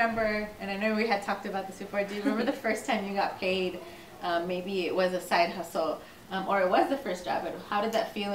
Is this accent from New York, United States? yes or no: no; Inglewood, California, United States; We grew up in Inglewood, so, and she would tell us, she's like, we live in the most fortunate country in the world.